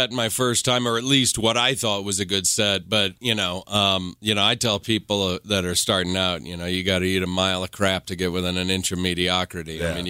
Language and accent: English; New York, United States; moved away as an adult; now in Los Angeles, United States; I moved from New York, man, and when I got to LA, I was one of those guys that was like, I'm a New Yorker. I'm just living here because I work here.